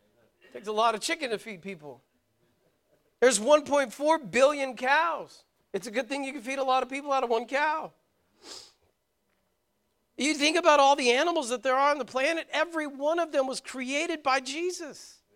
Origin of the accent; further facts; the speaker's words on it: Braggs, Oklahoma, United States; Like, I grew up in Braggs.